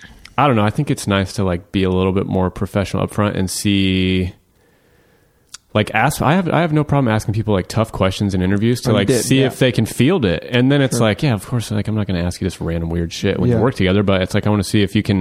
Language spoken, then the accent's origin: English; Olathe, Kansas, United States; And I grew up on the Kansas side, about in a suburb called Olathe, which is like 15 miles south of Kansas City.